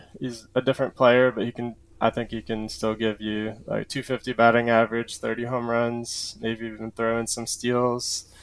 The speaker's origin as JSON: {"language": "English", "town": "Tampa", "region": "Florida", "country": "United States", "said": "I'm originally from Tampa, so I'm a big Rays fan."}